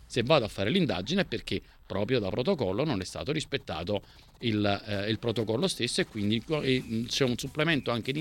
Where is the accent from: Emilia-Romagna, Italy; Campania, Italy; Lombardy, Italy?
Campania, Italy; Naples; sono napoletano, figurati.